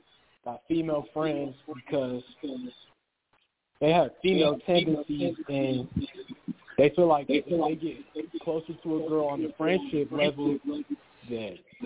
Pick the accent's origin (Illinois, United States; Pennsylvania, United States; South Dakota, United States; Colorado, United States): Colorado, United States; Denver; I'm 19 from Denver